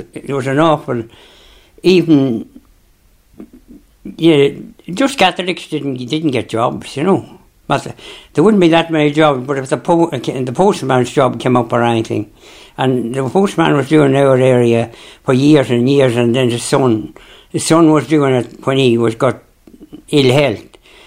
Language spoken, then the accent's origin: English; Kinawley, Northern Ireland, United Kingdom; I was born in Kinnaly, and across about 2 miles from the border on the northern side, and went to Slieve Russell School.